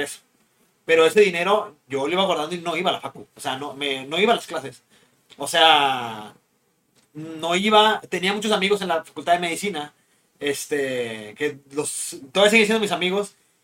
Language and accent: Spanish; Hidalgo, Mexico; Todos son ingenieros en mi pueblo, soy de Hidalgo.